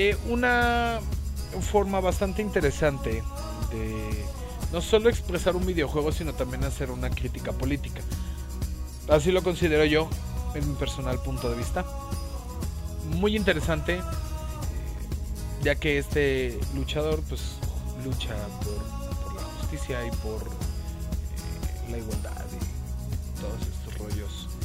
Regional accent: Mexico; como mexicanos hay que unirnos un poco a ayudar, pues bueno, al talento que tenemos nosotros mismos como mexicanos.

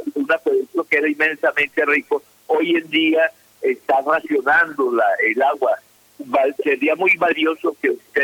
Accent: Tolima, Colombia; born there; nosotros vemos el sitio donde yo nací en este momento, en Chilí, el páramo de Chilí

